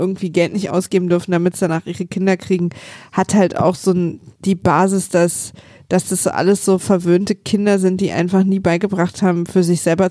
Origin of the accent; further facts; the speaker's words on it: East Germany, Germany; ich komme aus der DDR.